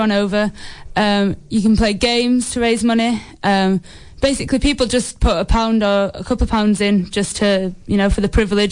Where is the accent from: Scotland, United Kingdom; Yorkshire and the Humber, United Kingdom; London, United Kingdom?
Yorkshire and the Humber, United Kingdom; I'm from South Yorkshire, but I came up to Newcastle to study at university.